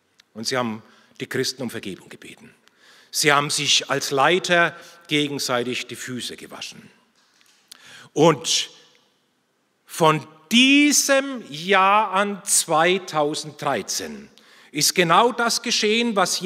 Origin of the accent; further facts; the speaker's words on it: Bavaria, Germany; Ich komme mal aus Bayern, da werden Brotzeiten eingepackt.